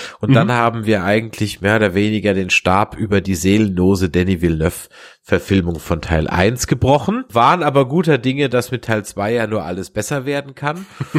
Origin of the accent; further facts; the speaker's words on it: Mannheim, Baden-Württemberg, Germany; Ahoi, sagt man ja in Mannheim, wo ich herkomme.